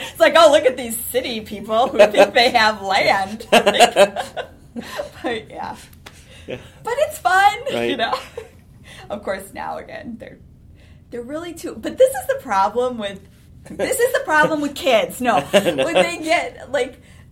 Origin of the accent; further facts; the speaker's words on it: Milwaukee, Wisconsin, United States; We grew up in Milwaukee. So when my parents moved out to Delafield, it was a big deal that they had, you know, like, land and, like, a tractor.